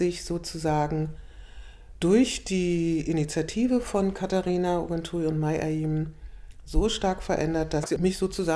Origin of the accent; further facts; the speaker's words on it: Berlin, Germany; Also ich bin gebürtige Berlinerin, Schönebergerin mit Leib und Seele.